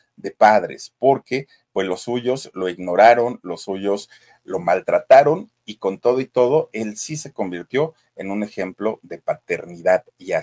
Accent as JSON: {"language": "Spanish", "country": "Mexico", "lives_now": "Spain", "said": "Soy mexicana, pero vivo en España."}